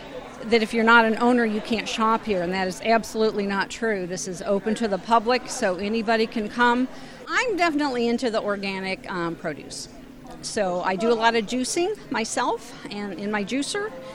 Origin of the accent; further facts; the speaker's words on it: Bloomington, Illinois, United States; I'm from Bloomington, Illinois, originally.